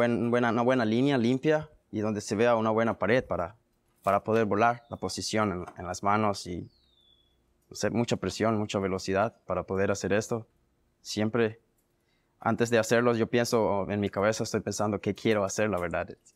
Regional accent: Nosara, Guanacaste, Costa Rica; Me gusta mi pueblo, Nosara, tal vez porque hay muchos pequeños negocios, tiendas y cosas así.

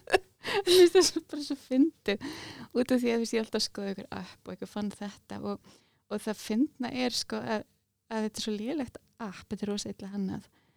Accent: Kópavogur, Capital Region, Iceland; Kláraði bókasafnið í Kópavogi, ólst upp í Kópavogi.

